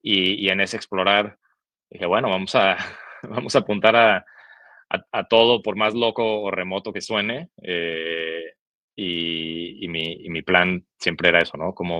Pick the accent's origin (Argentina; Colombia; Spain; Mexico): Mexico; Guadalajara, Jalisco; pues yo soy de Guadalajara, una ciudad que me fascina. Me encantaría algún día estar de vuelta por allá